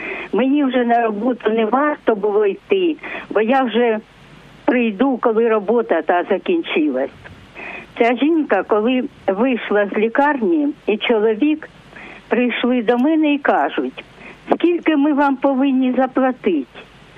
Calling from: Kharkiv, Kharkiv Oblast, Ukraine

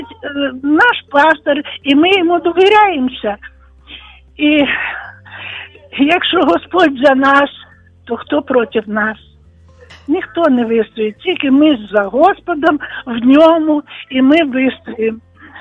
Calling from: Volyn Oblast, Ukraine; Я з Волині

